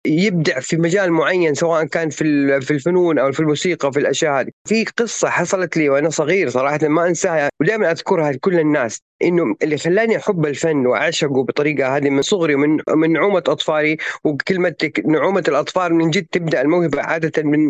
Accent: Medina, Medina Province, Saudi Arabia; سعودي من مواليد المدينة المنورة عام 1970

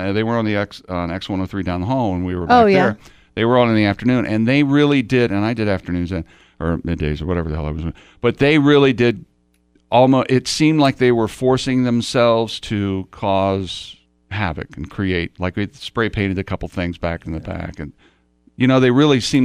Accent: Mooresville, Indiana, United States; I grew up in Mooresville.

